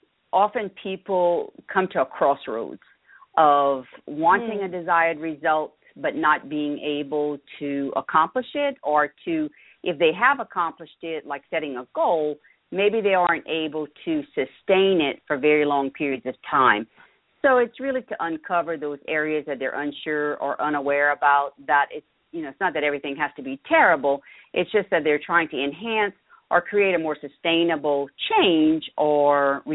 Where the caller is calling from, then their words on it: Houma, Louisiana, United States; Well, I'm calling from Louisiana, a small town south of New Orleans, Houma.